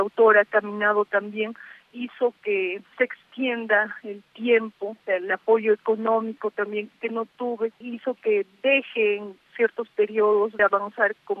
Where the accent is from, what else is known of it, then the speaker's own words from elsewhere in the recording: Chosacani, Cusco, Peru; first language Quechua; Spanish is a second language; also born or lived in Acomayo; Yo soy cusqueña, soy de la provincia de Acomayo, que está al sur del Cusco. Acomayo es un valle. Yo nací en Acomayo, pero me fui a vivir con mis papás a una comunidad campesina que se llama Chosacani. Es el pueblo de mi papá.